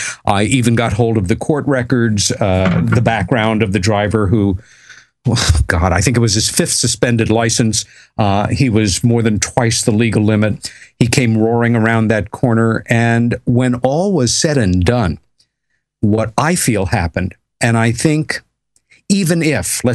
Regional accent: United States; and as an American who has visited England 20, 25 times

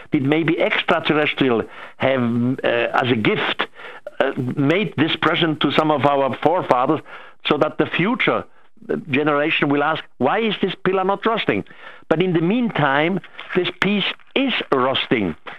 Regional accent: Switzerland; first language German; English is a second language; You see, I'm Swiss. I grew up in Switzerland. My mother language is first German, and the next language was French. So English, I just learned by coincidence.

